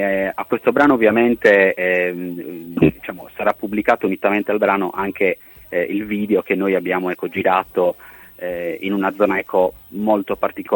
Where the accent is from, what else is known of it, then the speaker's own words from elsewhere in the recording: Porto Torres, Sardinia, Italy; now in Alghero, Italy; io provengo da Porto Torres, che è, cioè sì, alla domanda proveniamo tutti dal nord Sardegna, sì. Però ovviamente da città diverse.